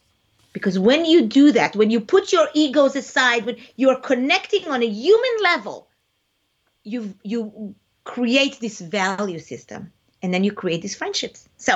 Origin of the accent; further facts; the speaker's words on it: Israel; first language Hebrew; English is a second language; So I grew up in Israel. So I speak Hebrew naturally, right? This is my first language.